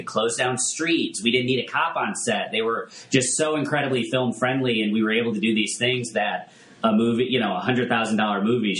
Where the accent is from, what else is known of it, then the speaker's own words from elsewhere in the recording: Saratoga Springs, New York, United States; Yeah, I grew up in Saratoga Springs, and it's a big horse racing town in the summer